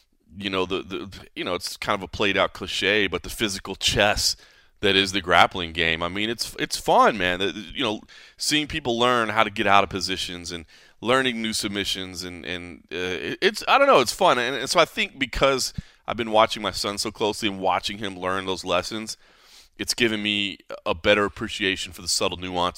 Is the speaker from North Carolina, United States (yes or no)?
no; Dallas, Texas, United States; I grew up in Dallas, and as you get older, you start to have this funny realization of what people think Dallas, Texas is like, or Texas in general, people that have never been.